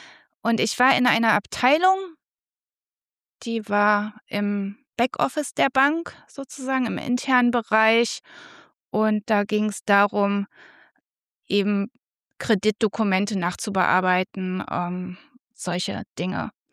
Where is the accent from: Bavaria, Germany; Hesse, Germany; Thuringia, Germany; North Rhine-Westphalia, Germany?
North Rhine-Westphalia, Germany; wir sind zusammen am Niederrhein aufgewachsen und ich komme aus einem Unternehmerhaushalt.